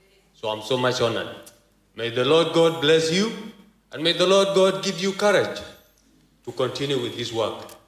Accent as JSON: {"language": "English", "country": "South Sudan", "said": "a village man from South Sudan"}